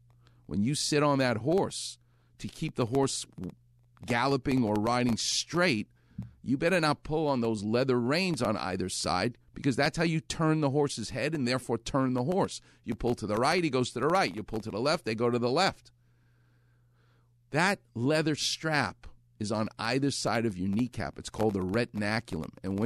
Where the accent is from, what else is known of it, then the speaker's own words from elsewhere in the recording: New York, United States; accent: New York; I'm from New York. There's no R in the word gutter. G-U-T-T-A-H. Gutter.